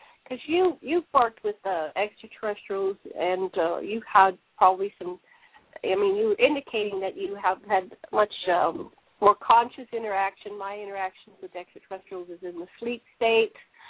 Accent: Pennsylvania, United States; moved away; When I grew up in Pennsylvania, and I haven't been there for almost 20 years now

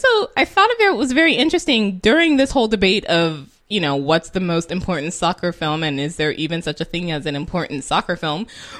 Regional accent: United States; And we're American and we like to be different

